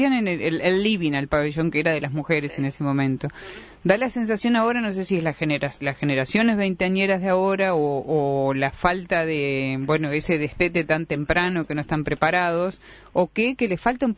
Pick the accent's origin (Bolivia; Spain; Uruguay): Uruguay; más allá de la formación que tenemos como uruguayos